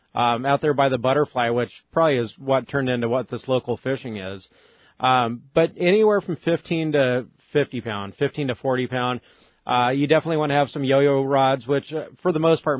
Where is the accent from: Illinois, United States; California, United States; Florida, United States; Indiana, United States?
California, United States; Fillmore; I grew up in Fillmore, up by Magic Mountain, Ventura County. I fished as a kid.